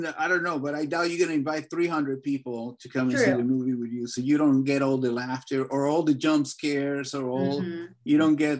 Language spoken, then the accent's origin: English; Venezuela; No, I grew up in Venezuela.